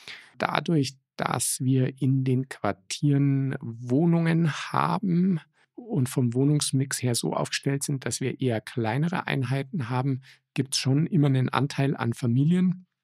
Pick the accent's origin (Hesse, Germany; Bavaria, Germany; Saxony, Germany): Bavaria, Germany; Tuntenhausen; in meiner Heimatgemeinde in Tuntenhausen